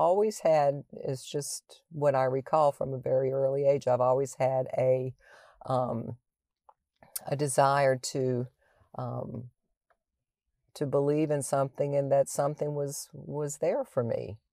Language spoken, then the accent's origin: English; Toronto, Ontario, Canada; born there; I was born in Toronto. In Ontario.